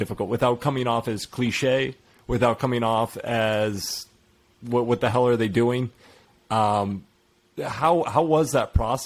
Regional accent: East Coast, United States; now in Brazil; I grew up on the East Coast in the US, and it was, I think I was 25 the first time I was in Colorado, or even older.

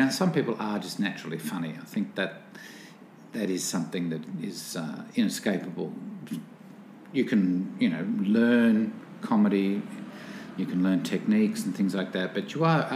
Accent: Newcastle, New South Wales, Australia; born there; my parents are both English. I was born here in Newcastle, in New South Wales.

